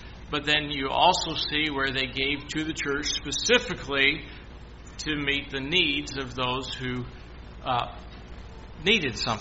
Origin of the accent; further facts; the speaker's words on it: Canada; I'm a Canadian coming through.